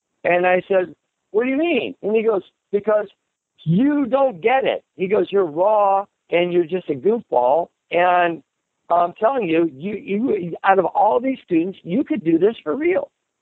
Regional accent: Colorado, United States; you know, Midwestern. I'm from Colorado, you know.

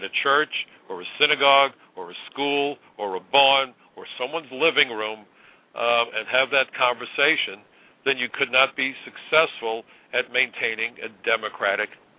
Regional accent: United States; But as an American, I have a tuning knob.

